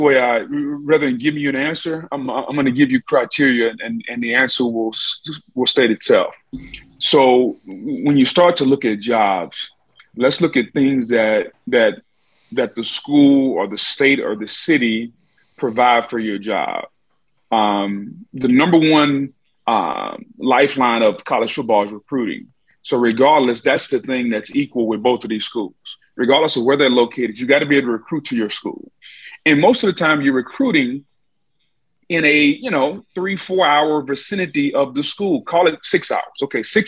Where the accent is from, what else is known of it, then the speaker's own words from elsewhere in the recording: Louisiana, United States; Now, we can be biased based on where we're from, and I'm from Louisiana.